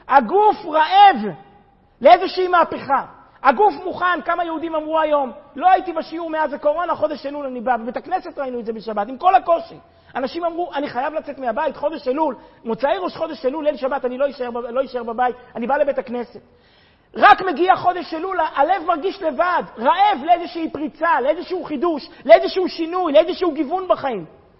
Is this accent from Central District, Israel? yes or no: yes; Kfar Chabad, Central District, Israel; אני לא מפה, אני מכפר חב"ד, אשתי מפה.